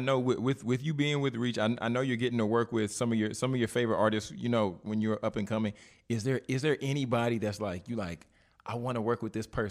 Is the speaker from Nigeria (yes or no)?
yes; Nigeria; Yeah, I mean, because Nigerian culture, our African culture, I can really appreciate